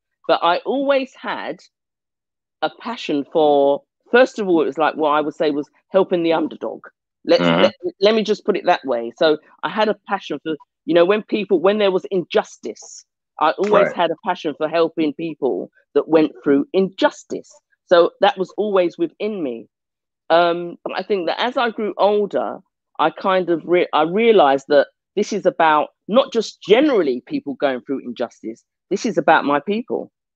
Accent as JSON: {"language": "English", "country": "Barbados", "said": "You know, I mean, I come from Barbados. And when I went back to Barbados, Barbados keep lots and lots of records."}